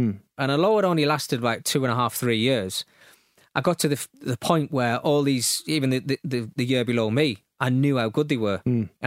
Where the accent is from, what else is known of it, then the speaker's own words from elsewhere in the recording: Sunderland, North East England, United Kingdom; people think I'm a big Sunderland fan, which I am, you know, it's my hometown.